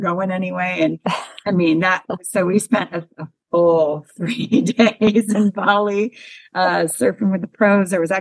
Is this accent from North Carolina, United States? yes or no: no; Redondo Beach, California, United States; I grew up in Redondo Beach, so Southern California.